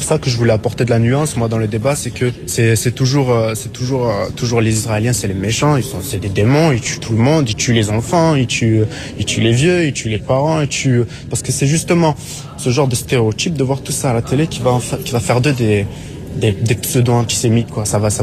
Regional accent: France; Je suis français, ouais, d'origine algérienne.

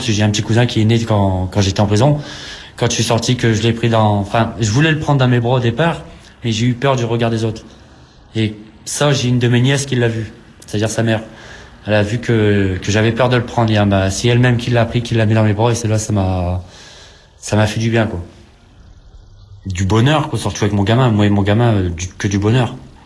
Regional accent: Boulogne-sur-Mer, Hauts-de-France, France; born there; Enfin, comme je suis né à Boulogne-sur-Mer, ça va.

